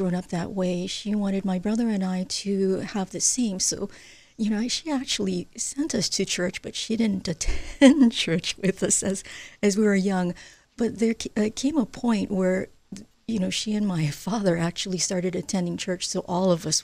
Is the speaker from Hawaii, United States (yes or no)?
yes; Honolulu, Hawaii, United States; I grew up in Honolulu. I'm happy to say that I'm a product of the public school system here, from elementary through the University of Hawaii.